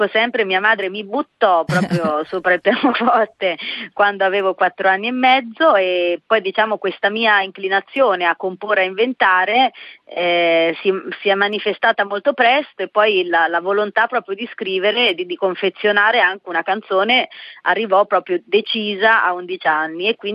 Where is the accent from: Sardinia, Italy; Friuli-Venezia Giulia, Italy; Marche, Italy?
Marche, Italy; now in Bologna, Italy; Io sono mezza e mezza, dico io, sono mezza marchigiana e mezza emiliana, perché ormai sto qui da 13 anni